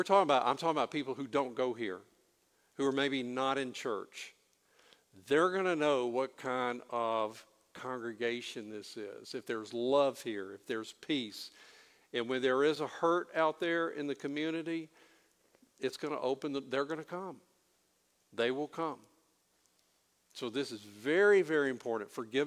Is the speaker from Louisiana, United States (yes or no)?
yes; New Orleans, Louisiana, United States; I'm from New Orleans. I wanted to do that occupation. Tulane was recruiting kids like me in the New Orleans high schools.